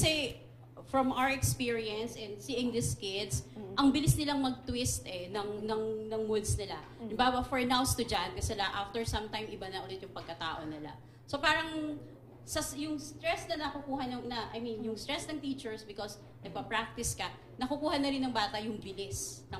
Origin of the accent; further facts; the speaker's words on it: San Leonardo, Central Luzon, Philippines; We're from San Leonardo